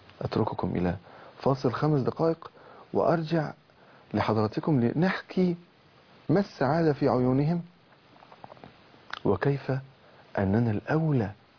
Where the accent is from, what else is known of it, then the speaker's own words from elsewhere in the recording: Egypt; أنت شغوف بأن تعرف ترتيب بلدنا مصر